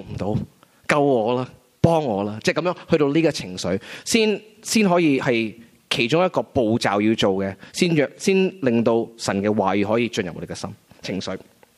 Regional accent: Hong Kong; 但系我觉得作为我哋香港人咧

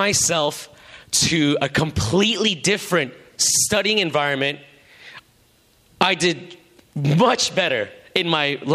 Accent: Vancouver, British Columbia, Canada; I was born and raised in Vancouver

